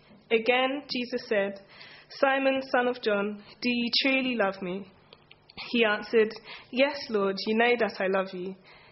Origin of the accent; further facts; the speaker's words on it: Bedford, East of England, United Kingdom; I'm from Bedford, so just the other side of the country.